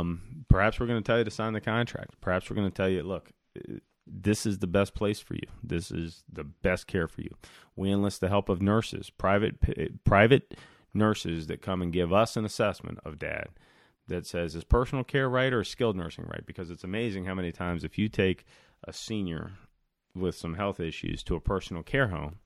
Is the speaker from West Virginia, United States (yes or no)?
yes; West Virginia, United States; I grew up in West Virginia. We don't do lacrosse in West Virginia. Maybe they do now. Where I grew up, there was no lacrosse in West Virginia.